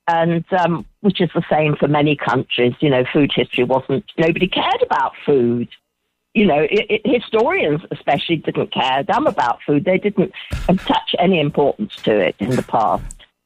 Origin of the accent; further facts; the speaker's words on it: England, United Kingdom; now in Turkey; I'm English